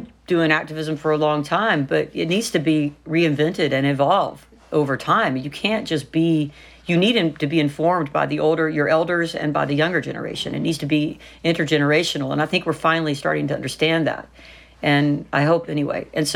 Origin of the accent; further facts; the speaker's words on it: Southern United States, United States; I'm a Southerner. I'm like a redneck.